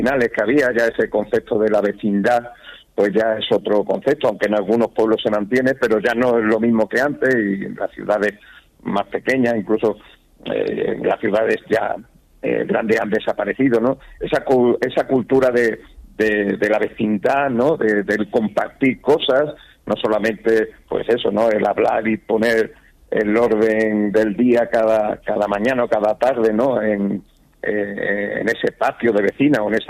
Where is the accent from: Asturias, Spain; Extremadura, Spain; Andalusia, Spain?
Extremadura, Spain; accent: castúo; poco para divulgar el castúo, nuestro dialecto, nuestra lengua, ¿no?, extremeña